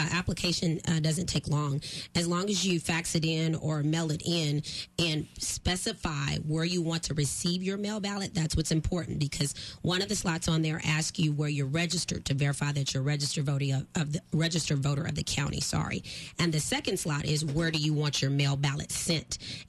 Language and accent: English; Austin, Texas, United States; I'm from Austin, and I graduated from Texas Southern University, and my first year I didn't change my registration.